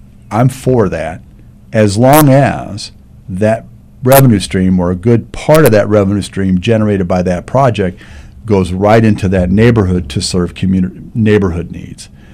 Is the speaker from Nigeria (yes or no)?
no; Argentine, Kansas, United States; I grew up in Argentine, Turner in Argentine